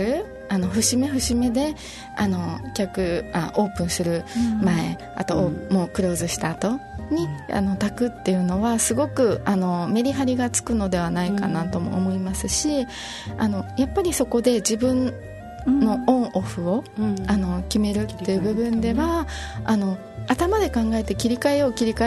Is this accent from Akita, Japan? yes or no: no; Okinawa, Japan; お香文化の沖縄で育ったので、